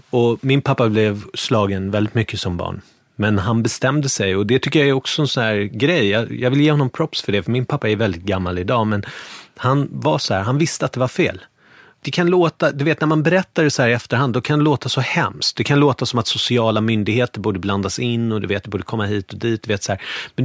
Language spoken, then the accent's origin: Swedish; Bergshamra, Stockholm County, Sweden; det här är helt annorlunda från där jag kommer från. Från Bergshamra. Där var det mycket mer blandat. Du vet, det var akademikerbarn i Bergshamra. Framförallt i Kungshamra, där jag bodde.